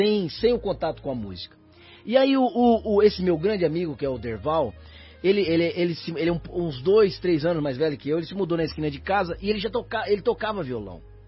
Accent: Iporã, Paraná, Brazil; Eu sou do interior do Paraná, né? Eu nasci em Guaíra e me criei numa cidadezinha chamada Iporã, pertinho ali, entre Umuarama e Guaíra.

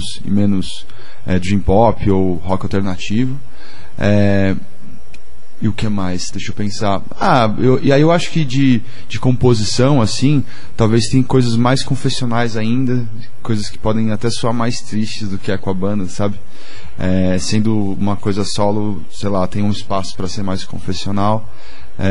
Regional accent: Rio de Janeiro, Brazil; now in São Paulo, Brazil; Minha mãe é baiana. Eu sou carioca. Mas eu moro em São Paulo, tanto pelo sotaque

